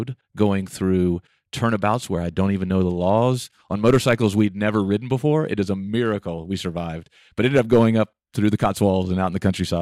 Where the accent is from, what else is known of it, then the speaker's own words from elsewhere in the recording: Florida, United States; now in Buena Vista, United States; You know, I grew up in Florida and then moved to Colorado about 10 years ago.